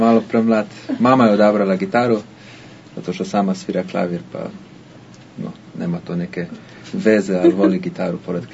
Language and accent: Croatian; Ljubljana, Central Slovenia, Slovenia; moved away as an adult; also born or lived in Vienna; Ja dolazim iz Ljubljane, iz Slovenije, gdje sam završio osnovnu muzičku školu i gimnaziju, a onda sam odmah nakon gimnazije otišao za Beč, gdje sam završio univerzitet u Beču.